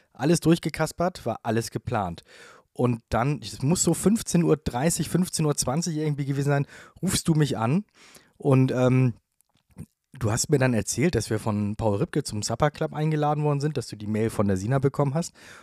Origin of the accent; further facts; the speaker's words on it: Neumünster, Schleswig-Holstein, Germany; also wir sind ja aus Neumünster, das ist zwischen Kiel und Hamburg.